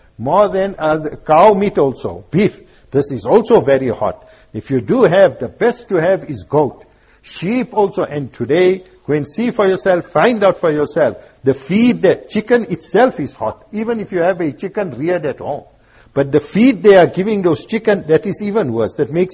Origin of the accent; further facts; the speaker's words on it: Primrose, South Africa; I was born in Primrose and grew up there, and all a white area. The only, we were our family Muslim